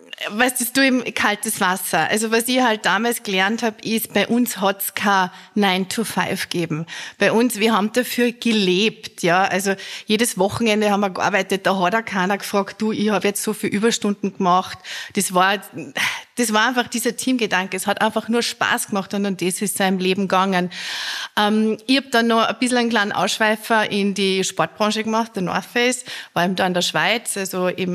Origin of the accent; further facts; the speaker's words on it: Zell am See, Salzburg, Austria; Also ich stamme ja ursprünglich aus Zell am See und bin aber relativ schnell nach meiner Matura auch dann nach Salzburg gegangen.